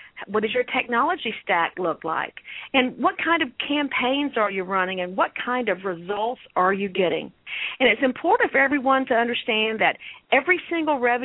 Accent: Georgia, United States; now in San Francisco, United States; I'm from Georgia, and you're absolutely right. And, again, I'm calling from San Francisco

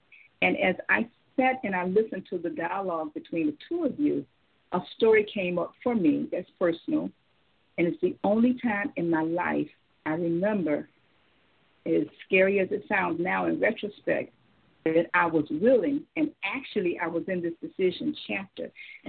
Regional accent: West Palm Beach, Florida, United States; I drive out of my hometown, West Palm Beach, to Miami, 40 years, because I'm Black and I'm a female.

